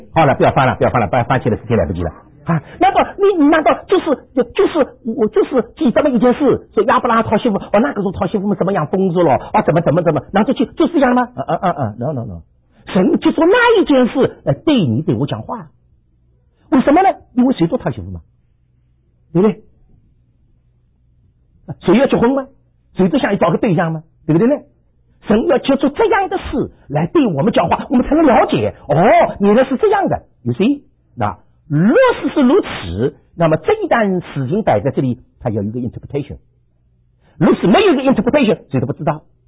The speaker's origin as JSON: {"language": "Chinese", "region": "Shanghai", "country": "China", "also_born_or_lived": "Hong Kong", "said": "好像我是上海人，我到广东去的时候，我出生到广东去的，到香港去的时候，我就学广东话嘛，学来学去都是上海广东话。"}